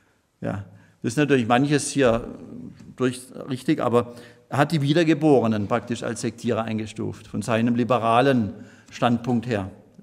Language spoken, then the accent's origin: German; Baden-Württemberg, Germany; etwa in Baden, wo ich herkomme